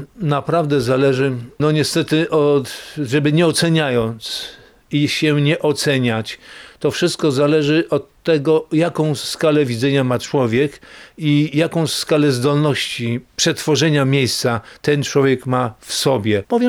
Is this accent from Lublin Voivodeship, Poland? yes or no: no; Barczewo, Warmian-Masurian Voivodeship, Poland; born there; jak byłem mały, to nie wiedziałem, że urodziłem się w Barczewie. Myślałem, że w Olsztynie, ale w zasadzie do Barczewa wróciłem dopiero jako już dojrzały człowiek